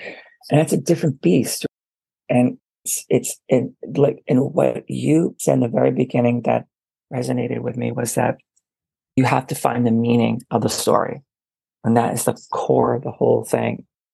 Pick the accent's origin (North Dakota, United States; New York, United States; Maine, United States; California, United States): New York, United States; I was born and raised in New York, and I went to a four-year college here.